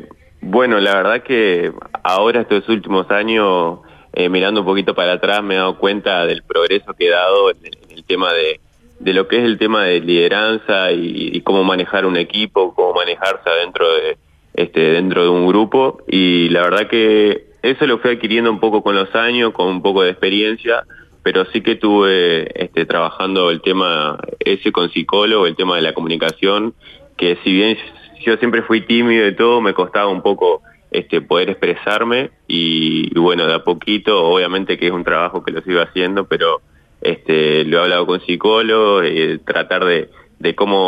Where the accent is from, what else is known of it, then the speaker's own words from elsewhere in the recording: Paysandú, Uruguay; soy del interior de Paysandú, entonces estoy acostumbrado a estar en ciudades así más tranquilas